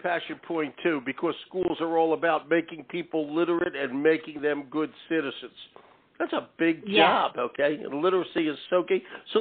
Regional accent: Philadelphia, Pennsylvania, United States; I thank you, and I'm from Philadelphia.

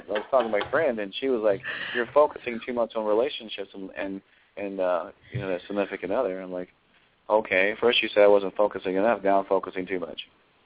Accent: Ohio, United States; about 6 months later, I went back home. I'm from Ohio. So I went home

